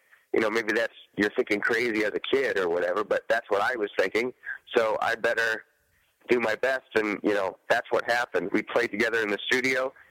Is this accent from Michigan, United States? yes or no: yes; Detroit, Michigan, United States; He had a band, and I started playing it as a young buck growing up in Detroit.